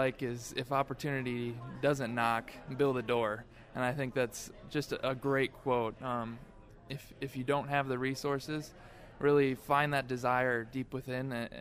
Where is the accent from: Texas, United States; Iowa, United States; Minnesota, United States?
Iowa, United States; Nashua; I'm from Nashua, Iowa, which is rural northeast Iowa.